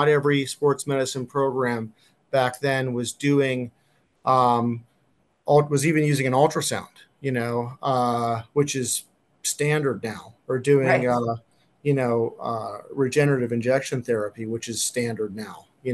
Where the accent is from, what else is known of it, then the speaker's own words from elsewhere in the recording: Penn Township, Pennsylvania, United States; I'm originally from Penn Township